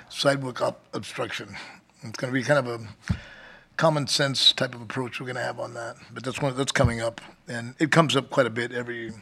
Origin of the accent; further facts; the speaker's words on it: San Antonio, Texas, United States; she's from my hometown, so we hit it off pretty good, San Antonio, Texas.